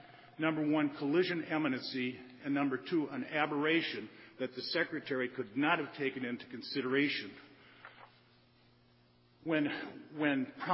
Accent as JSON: {"language": "English", "town": "Minneapolis", "region": "Minnesota", "country": "United States", "said": "I'm a lawyer from Minneapolis, Minnesota."}